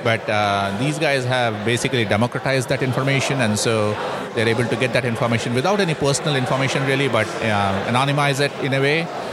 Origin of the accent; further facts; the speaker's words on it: the South, United States; accent: southern; My kids grew up here. And yeah, I probably you can tell from my southern accent